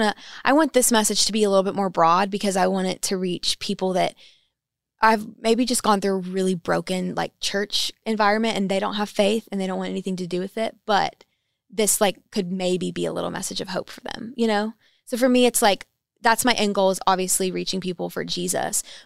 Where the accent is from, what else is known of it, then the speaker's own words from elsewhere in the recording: Kentucky, United States; And my voice has always been more country growing up in Kentucky. I grew up on bluegrass music and country music.